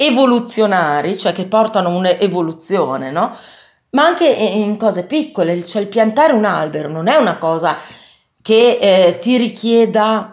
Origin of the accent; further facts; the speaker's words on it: Bologna, Emilia-Romagna, Italy; bolognesi, ma mi piace anche la Sicilia tantissimo.